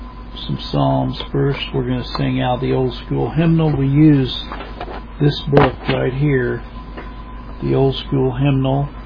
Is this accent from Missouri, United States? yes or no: yes; Missouri, United States; I was born in the state of Missouri. That's my home state.